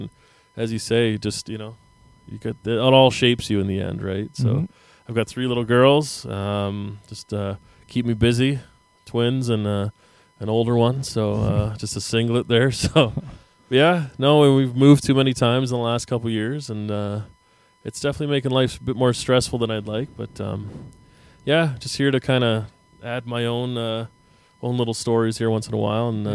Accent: Brantford, Ontario, Canada; born there; I was born in Brantford.

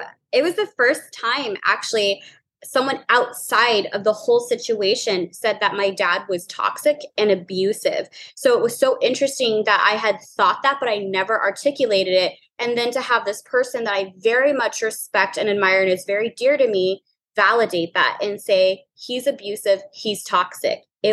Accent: New Orleans, Louisiana, United States; And I'm from New Orleans. So obviously very French names.

